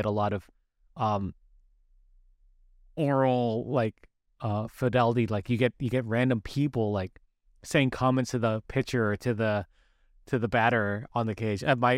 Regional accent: Canada; Because we're Canadian and we're in the GTA-ish area.

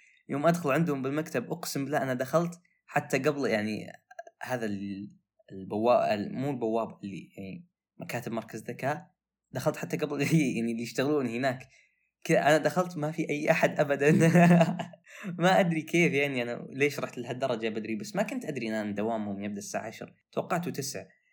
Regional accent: Saudi Arabia; أنه في شيء موجود عندنا بالسعودية زي كذا ومجانا بعد

